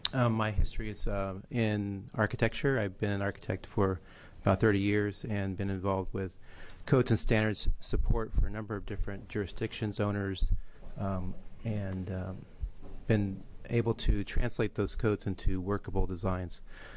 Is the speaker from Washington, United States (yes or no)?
no; Corvallis, Oregon, United States; I'm from Benton County, Corvallis.